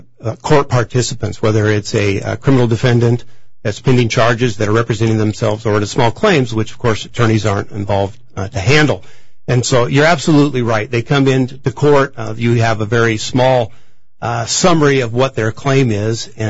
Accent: Waterville, Washington, United States; I returned to my hometown of Waterville, opened up a small practice

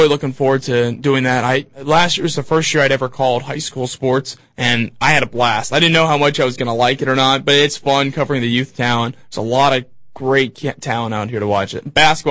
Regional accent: Pittsburgh, Pennsylvania, United States; The Pittsburgh Pirates, hands down. I'm from Pittsburgh, Pennsylvania, and most summers I'd go to at least 15 games a year.

